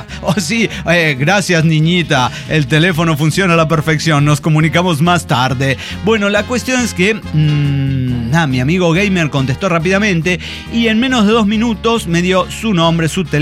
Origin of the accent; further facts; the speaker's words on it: Bogotá, Colombia; soy bogotano, soy rolo, claro, soy de Colombia.